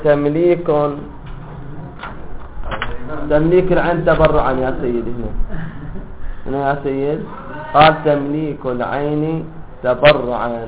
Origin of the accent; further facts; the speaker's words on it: Dammam, Eastern Province, Saudi Arabia; يعني حين أعطيك مثلا، عندنا في الدمام